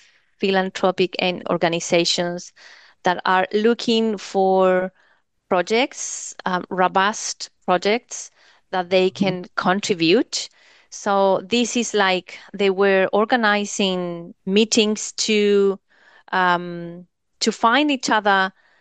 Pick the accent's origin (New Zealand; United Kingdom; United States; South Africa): New Zealand; saying that I'm from New Zealand?